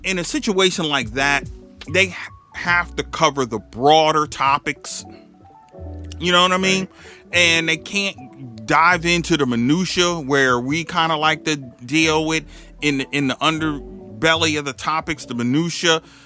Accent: New York, United States; Number one was Shadi said Atlanta wasn't going to give me no props because I was from New York.

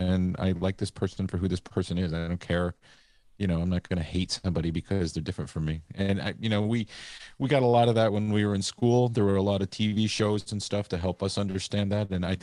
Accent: Pennsylvania, United States; Because, you know, we grow up in a mid-size or a small town like that. Jeff and I did. We grew up in Pennsylvania.

